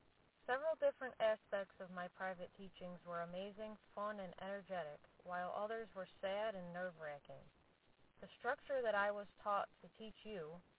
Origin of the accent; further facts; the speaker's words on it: Oregon, United States; I am from Oregon originally. We call ourselves Oregonians.